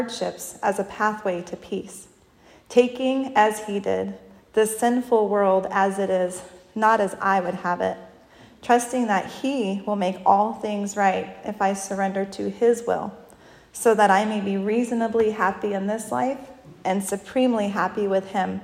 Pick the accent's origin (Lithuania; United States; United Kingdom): United States; Paso Robles, California; So I actually grew up in the Paso Robles area. I'm from Paso Robles. I wasn't born there, but I might as well have been.